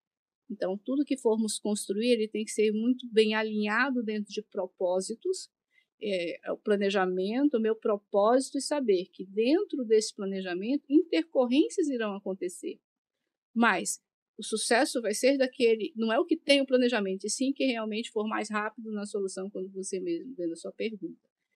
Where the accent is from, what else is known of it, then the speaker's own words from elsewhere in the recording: Paraná, Brazil; now in Belém, Brazil; Sou do Paraná, moro alguns anos em Belém